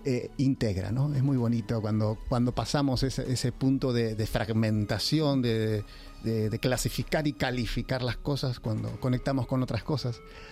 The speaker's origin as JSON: {"language": "Spanish", "region": "Buenos Aires", "country": "Argentina", "moved": "yes", "lives_now": "Spain", "said": "Así que vine hace 8 años y me vine de Buenos Aires, uh-huh, necesitando nuevos aires."}